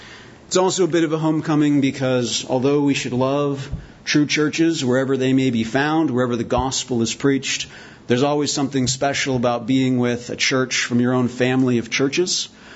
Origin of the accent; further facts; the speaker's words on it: Poulsbo, Washington, United States; also born or lived in Bremerton; I was born in Bremerton, and I was raised in Paulsboro, Washington. I'm a graduate of North Kitsap High School, so this is very much my neck of the woods, as it were.